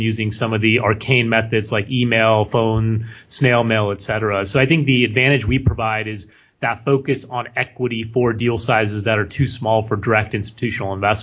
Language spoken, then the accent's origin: English; California, United States; I was buying back in my hometown in the Central Valley, where prices were a lot cheaper